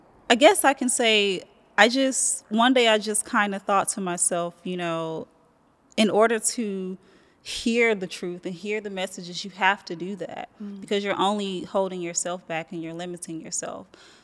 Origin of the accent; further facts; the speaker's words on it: Athens, Georgia, United States; No, in Athens. I'm from Athens, Georgia. So I grew up there.